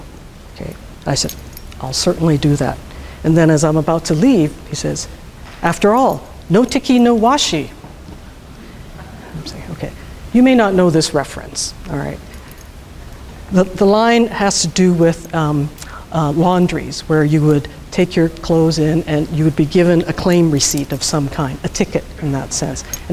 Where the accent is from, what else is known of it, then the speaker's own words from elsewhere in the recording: Canada; accent: Canadian; Maybe it's my Canadian accent or something, all right?